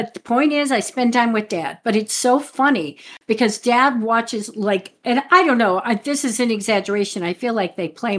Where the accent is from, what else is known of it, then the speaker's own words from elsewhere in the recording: Denver, Colorado, United States; And I think because we're from Denver, it just feels really good to be sitting there and watching and they get rained out sometimes